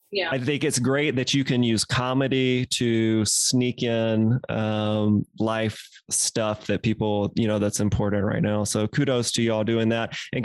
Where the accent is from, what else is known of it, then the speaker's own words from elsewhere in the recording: Mississippi, United States; I think I am originally from Mississippi.